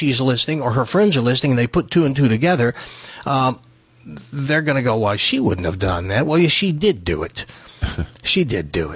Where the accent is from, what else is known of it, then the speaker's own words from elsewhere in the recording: Tennessee, United States; And he said, where the hell are you from? I said, I'm from Tennessee.